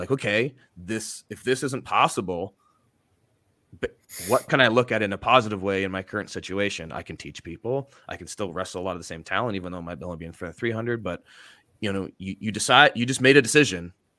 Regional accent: Canada; So I can definitely relate to this as a Canadian.

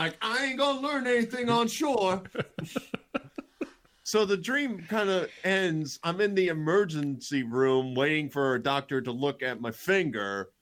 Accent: South Brunswick, New Jersey, United States; So I go back to the house I grew up in South Brunswick, New Jersey, which was right by a lake.

